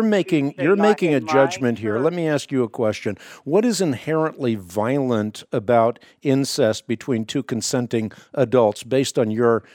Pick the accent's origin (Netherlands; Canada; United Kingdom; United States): Netherlands; Leiden, South Holland; born there; first language Dutch; English is a second language